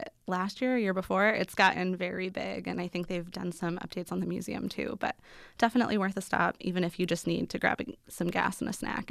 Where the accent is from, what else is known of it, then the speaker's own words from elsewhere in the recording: Chicago, Illinois, United States; So I had spent, growing up in Chicago, I do a lot of Des Moines to Chicago driving and to visit family and that kind of thing.